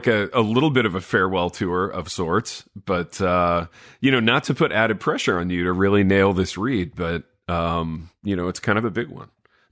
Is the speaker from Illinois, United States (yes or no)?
no; Hartford City, Indiana, United States; when I was growing up in Hartford City, you know, this little blue-collar town in Indiana